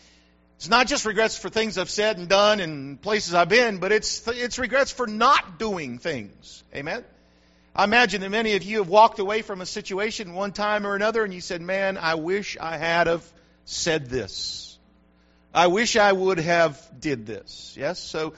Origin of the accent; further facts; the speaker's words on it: New Mexico, United States; now in North Carolina, United States; And if you know anything about me, you know I'm from New Mexico, and man, I grew up eating long green chilies from New Mexico. And so you get here to North Carolina